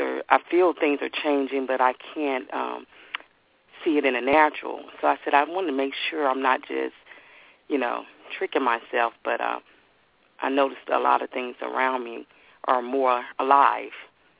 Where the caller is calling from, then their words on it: Texas, United States; I'm calling from Texas.